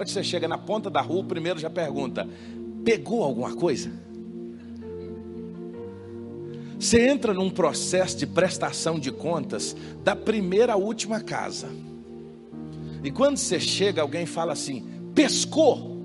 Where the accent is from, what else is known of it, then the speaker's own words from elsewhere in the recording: Minas Gerais, Brazil; Quando eu era criança, irmãos, eu venho lá do interior de Minas, lá das Minas Gerais